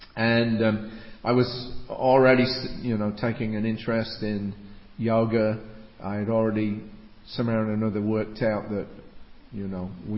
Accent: England, United Kingdom; now in Australia; I'm originally from England, so they were living in the northern England

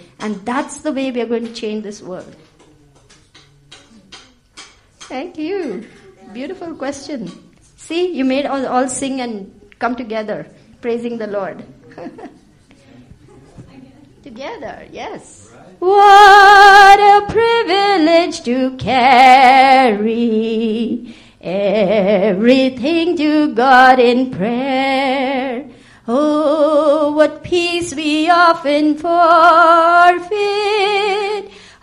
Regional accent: India; I'm from India

